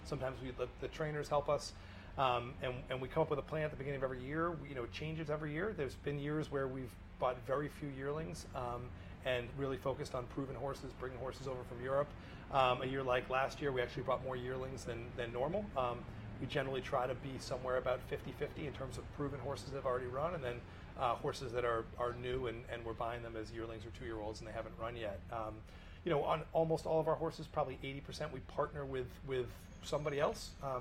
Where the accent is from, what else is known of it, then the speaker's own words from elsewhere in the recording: Boston, Massachusetts, United States; I grew up in Boston and had no exposure to horse racing.